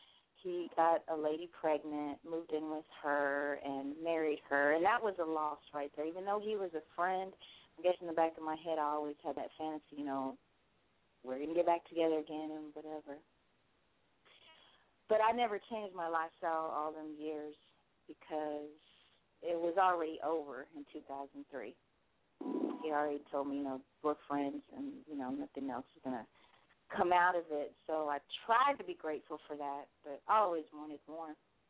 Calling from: Texas, United States; I'm calling from Texas.

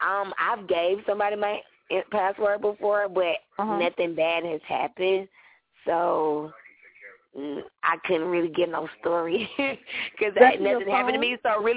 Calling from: Atlanta, Georgia, United States; I'm in Atlanta.

